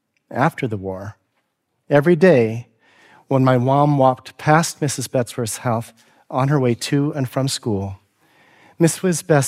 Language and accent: English; Coos Bay, Oregon, United States; Growing up in Coos Bay, I remember hearing jokes about Japs and Chinks.